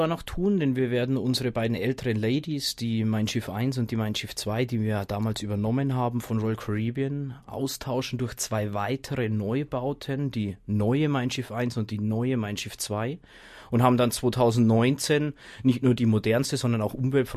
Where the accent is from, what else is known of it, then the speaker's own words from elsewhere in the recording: Passau, Bavaria, Germany; ich als gebürtiger Passauer bin ja eigentlich mit dem Wasser sozusagen groß geworden.